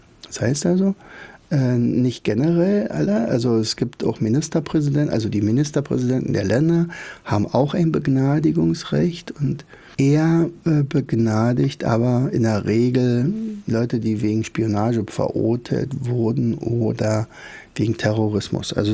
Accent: Oderberg, Brandenburg, Germany; sie zog also nicht ins Schloss Bellevue, sondern blieb in meiner Heimatstadt Oderberg.

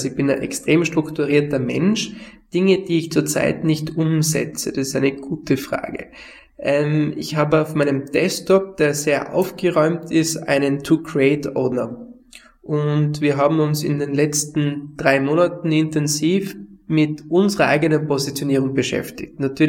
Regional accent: Tyrol, Austria; als wir bei uns in Tirol.

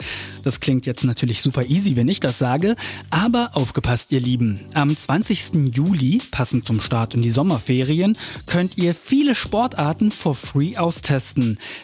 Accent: Brandenburg, Germany; ich komme ursprünglich auch aus dem Westhavelland in Brandenburg und da hat man halt einfach im Sportverein im eigenen Ort angefangen.

